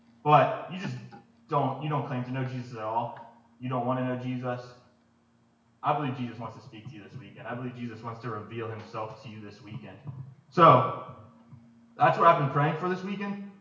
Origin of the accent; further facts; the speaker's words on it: Maryland, United States; I'm from Maryland, up north.